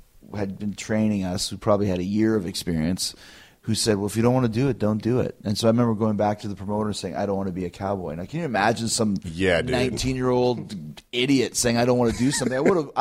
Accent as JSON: {"language": "English", "town": "Calgary", "region": "Alberta", "country": "Canada", "tie": "born or raised there", "said": "So I grew up in Calgary, I started in Calgary, which has a rodeo scene and is a big, cowboy area."}